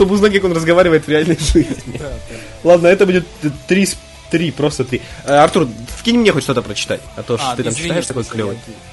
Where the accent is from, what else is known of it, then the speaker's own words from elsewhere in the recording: Belarus; как и все мы из Беларуси.